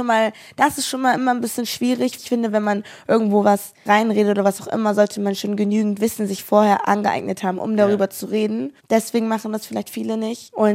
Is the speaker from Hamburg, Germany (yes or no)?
yes; Hamburg, Germany; born there; Und mein Opa kommt aber aus England. So, it's a whole circle. Aber ich bin dann geboren in Hamburg, so.